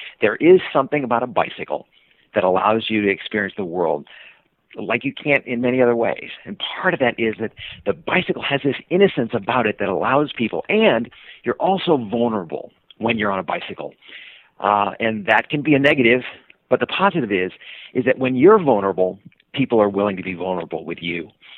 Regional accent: Sacramento, California, United States; born there; now in Seattle, United States; I was born in Sacramento, California, moved up to Seattle.

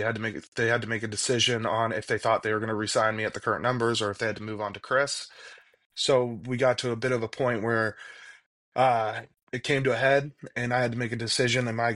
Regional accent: Toronto, Ontario, Canada; I'm from Toronto. We had never lived more than an hour, hour and a half outside of the city. Like Guelph was the farthest I'd ever lived.

